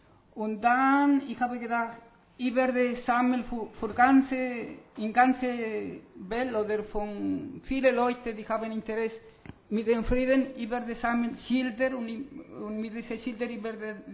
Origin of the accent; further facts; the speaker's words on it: South Colombia, Colombia; German is a second language; ich komme aus Kolumbien, von Süden von Kolumbien.